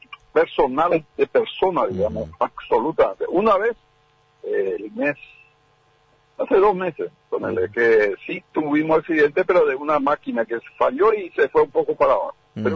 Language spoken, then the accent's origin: Spanish; Paraguay; esto es primera vez en mi país